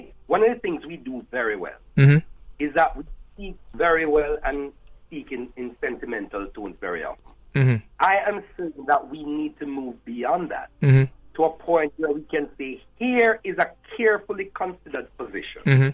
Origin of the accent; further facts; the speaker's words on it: Jamaica; I am Jamaican. And I am no more Jamaican than anybody in the diaspora, quite frankly.